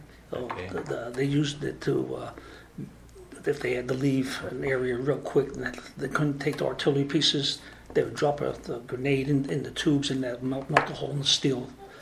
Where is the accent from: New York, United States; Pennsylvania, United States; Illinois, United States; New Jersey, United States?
New Jersey, United States; Linden; No, I grew up in New Jersey, Linden, New Jersey.